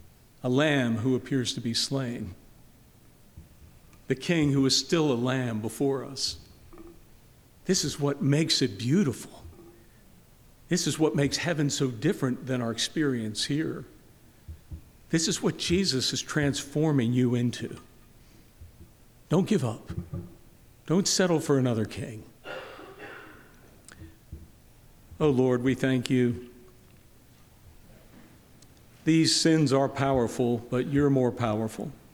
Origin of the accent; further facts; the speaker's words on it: Pittsburgh, Pennsylvania, United States; born there; I was born in Pittsburgh.